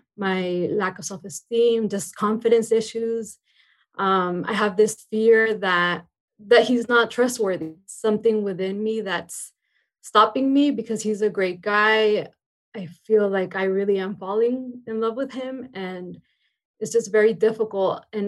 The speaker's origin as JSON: {"language": "English", "region": "California", "country": "United States", "said": "I'm from Imperial Valley, close to San Diego."}